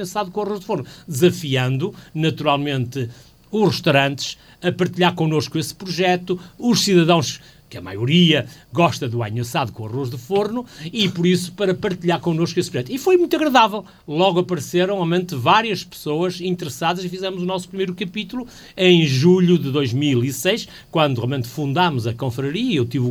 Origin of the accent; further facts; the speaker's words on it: Marco de Canaveses, Porto, Portugal; presidente da Câmara Municipal de Marco de Canaveses, a Câmara da minha terra.